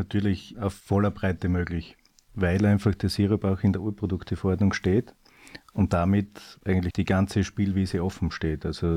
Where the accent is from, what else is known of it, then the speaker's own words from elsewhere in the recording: Styria, Austria; Bei uns in der Steiermark klassischerweise aus Trauben produziert.